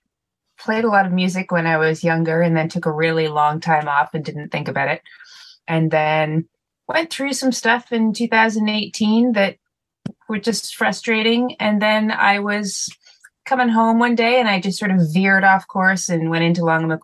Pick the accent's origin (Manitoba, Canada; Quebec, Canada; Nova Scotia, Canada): Quebec, Canada; Montreal; I'm from Montreal